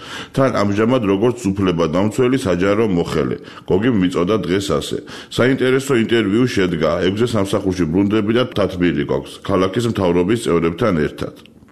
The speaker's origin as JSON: {"language": "Georgian", "region": "Tbilisi", "country": "Georgia", "tie": "born or raised there", "said": "მე ძალიან მიყვარს ჩემი ქალაქი, დედამიწაზე ყველაზე ძვირფასი ადგილია. ჩემი ბავშვობის უბნები სოლოლაკი და ვერა განსაკუთრებით მიყვარს, იქ სხვა სპლინია, სხვა სურდელი, იქ ჩემი ბავშვობა და ყველაფერი პირველია. ყველა ჩიხთან, ეზოსთან ჩემი თბილისური ისტორია"}